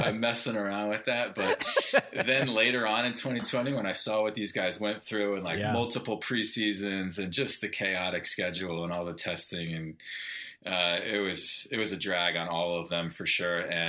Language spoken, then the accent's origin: English; Rhode Island, United States; Rhode Island's my hometown, so really excited to be a part of that project.